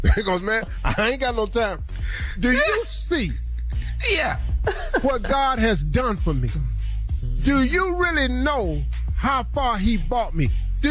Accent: West Virginia, United States; I'm from West Virginia. Hell, most people I know down from West Virginia country.

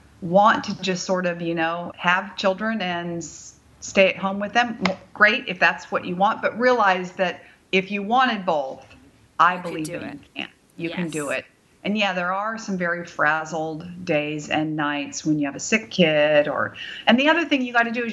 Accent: California, United States; No, I am from the Bay Area.

